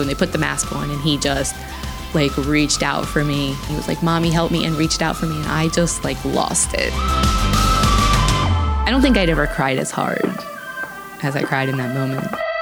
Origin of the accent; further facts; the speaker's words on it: Baltimore, Maryland, United States; I am from Baltimore.